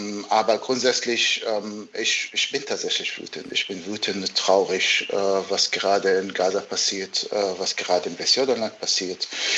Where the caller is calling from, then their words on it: Berlin, Germany; Ich bin zugeschaltet aus Berlin, aus meiner Wohnung.